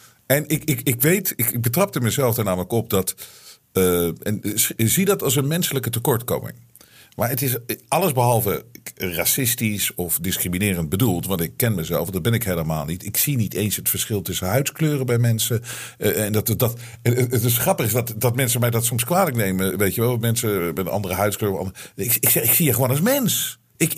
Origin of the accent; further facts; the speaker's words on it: Netherlands; ik ben natuurlijk half Deens, half Nederlands. Maar ik ben het hele leven heb ik in Nederland gewoond. Dus ik ben een Hollander.